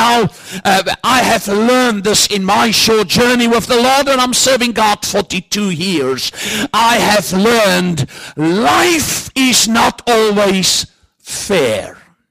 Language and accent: English; South Africa; People always ask me two questions when they hear I'm from Africa. Why aren't you black and does it rain? I said my parents put me in Clorox and paint me with PVA. I said, yes, it gets very, very cold in South Africa.